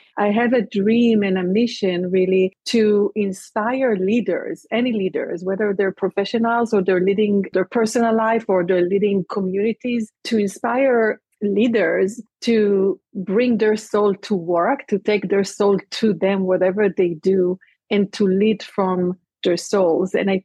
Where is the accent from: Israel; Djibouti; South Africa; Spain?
Israel; also born or lived in Germany / Atlanta / New York; now in Georgia, United States; but I am originally from Israel. I grew up in Israel and we left Israel a little bit more than 20 years ago, lived in Germany for 2 years and then moved to the US.